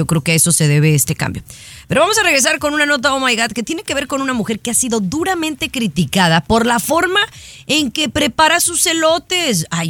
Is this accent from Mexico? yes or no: yes; Mexico; nosotros como mexicanos